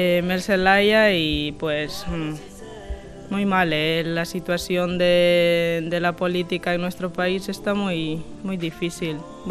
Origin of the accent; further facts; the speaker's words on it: Honduras; moved away; De Honduras.